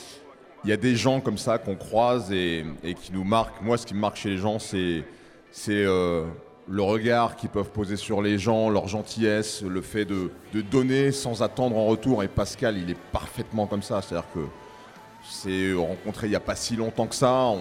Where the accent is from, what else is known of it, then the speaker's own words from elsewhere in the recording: Tours, Centre-Val de Loire, France; now in Paris, France; moi, je suis en provincial, moi, je suis de Tours, hein